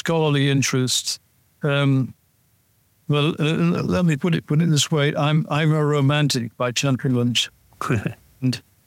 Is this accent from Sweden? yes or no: no; Edinburgh, Scotland, United Kingdom; when I was growing up in Edinburgh, back in the 1950s.